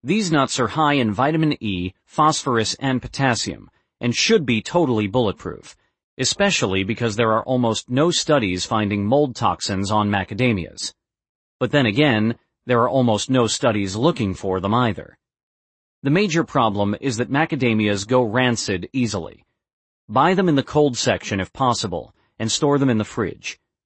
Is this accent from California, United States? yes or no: no; New Mexico, United States; I grew up in New Mexico harvesting my own pine nuts, and they were amazing.